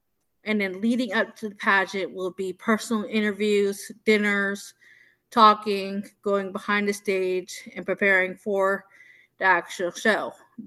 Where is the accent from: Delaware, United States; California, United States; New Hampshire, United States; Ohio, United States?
California, United States; I'm 22 years old. I come from the Round Valley Indian Tribes Reservation.